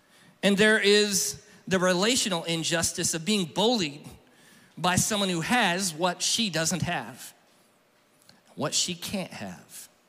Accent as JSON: {"language": "English", "town": "Fellsmere", "region": "Florida", "country": "United States", "said": "I'm from Fellsmere, y'all."}